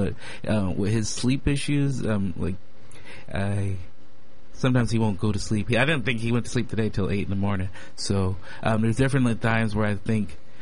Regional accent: Chicago, Illinois, United States; also born or lived in Los Angeles; I grew up in, I was born in Los Angeles and grew up in Chicago.

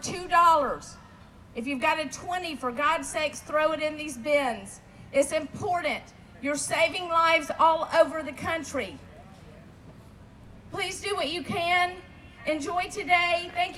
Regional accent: Atlanta, Georgia, United States; Good morning, Boston. I'm from Atlanta, Georgia.

